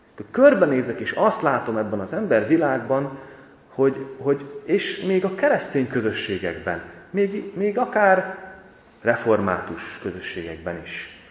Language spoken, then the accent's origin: Hungarian; Zakarpattia Oblast, Ukraine